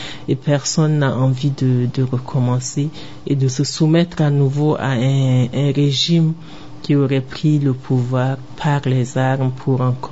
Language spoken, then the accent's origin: French; Chad; en tant que Tchadien